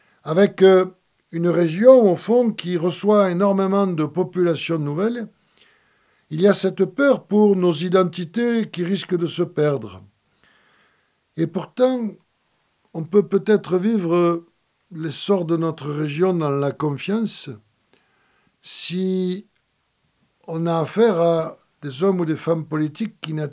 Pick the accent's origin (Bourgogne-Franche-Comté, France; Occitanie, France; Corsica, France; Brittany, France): Occitanie, France; also born or lived in Gard; enfant, j'ai grandi en Lozère, même si c'était la Lozère Cévenole, il y a une part de moi qui se dit lozérien et qui assume le nord de la Lozère